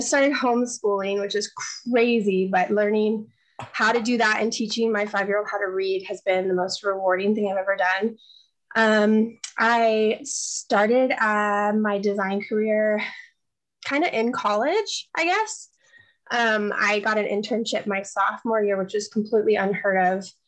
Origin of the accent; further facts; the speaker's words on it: Glendale, California, United States; I am from California, specifically Glendale, California. I grew up here.